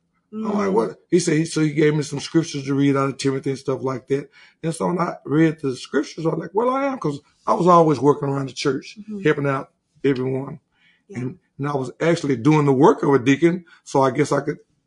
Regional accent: Fort Worth, Texas, United States; No, I'm from Fort Worth, Texas.

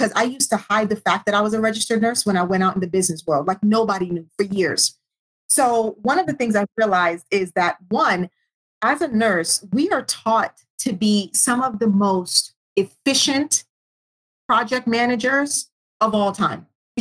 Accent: Jamaica; You know, I'm Jamaican.

